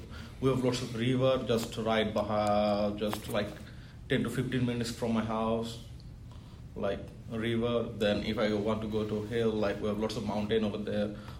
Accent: Bangladesh; English is a second language; I'm from Bangladesh. I'm an international student in here. I'm doing my ESL.

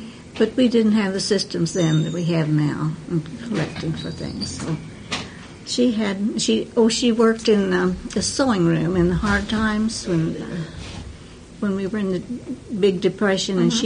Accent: Shattuck, Oklahoma, United States; born there; and I was born in Shattuck, June the 13th in 1919.

